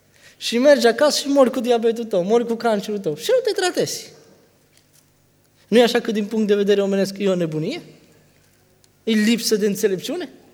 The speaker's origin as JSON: {"language": "Romanian", "country": "Romania", "lives_now": "Vienna, Austria", "said": "suntem români aici, majoritatea, da?"}